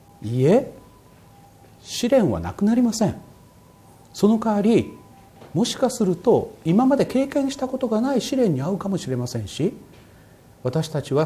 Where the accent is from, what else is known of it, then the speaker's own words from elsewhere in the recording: Kochi, Japan; うちはもともと神道です。 で、ふるさとの高知五台山という山がありまして、そのふもとにですね、久保神社っていう神社があります。うちの先祖を祀った神社です。